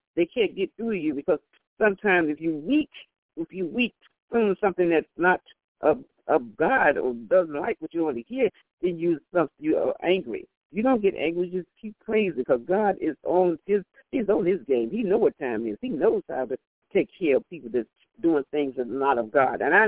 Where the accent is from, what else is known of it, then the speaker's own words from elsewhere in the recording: North Carolina, United States; when I was raised in North Carolina with my grandmother, we had to go to church.